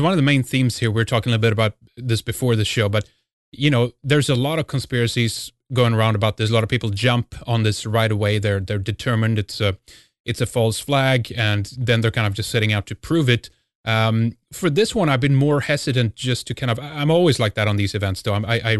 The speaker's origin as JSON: {"language": "English", "country": "Sweden", "said": "I'm from Sweden"}